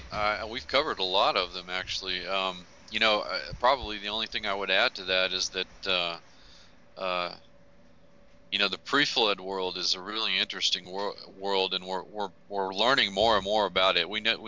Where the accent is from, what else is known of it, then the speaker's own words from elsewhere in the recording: Texas, United States; I think that even in my home state in Texas, there have been some really significant finds.